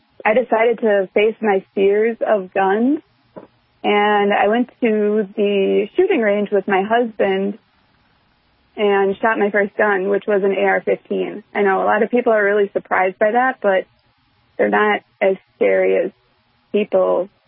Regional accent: Wisconsin, United States; I am from Central Wisconsin.

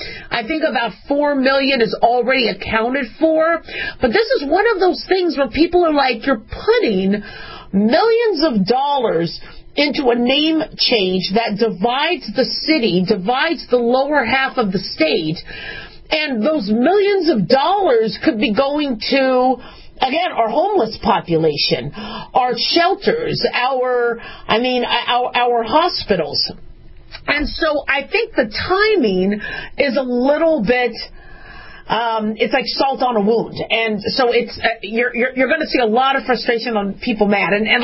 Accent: Phoenix, Arizona, United States; now in Las Vegas, United States; So when I grew up in Phoenix, it was Sky Harbor Airport.

